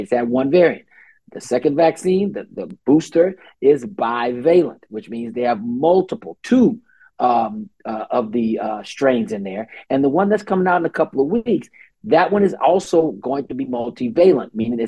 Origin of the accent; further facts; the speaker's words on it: Baton Rouge, Louisiana, United States; I am from Baton Rouge, and so I get it.